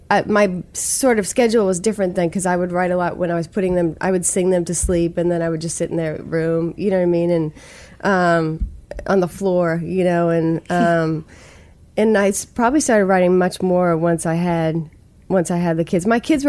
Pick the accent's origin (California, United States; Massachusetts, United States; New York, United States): Massachusetts, United States; Stoughton; accent: Stoughton; I couldn't figure out how to make the words all make sense to people unless I got out of my Stoughton accent. I think I had a pretty solid Stoughton accent.